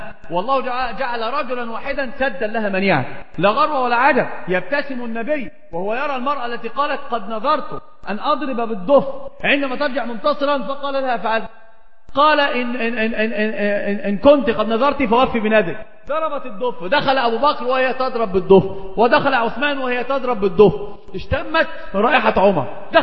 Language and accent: Arabic; Egypt; عندنا في مصر يقولون مثل عظيم جدا